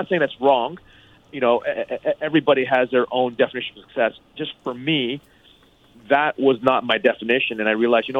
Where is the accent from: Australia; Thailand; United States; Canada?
Thailand; ever since I was a kid growing up in Thailand.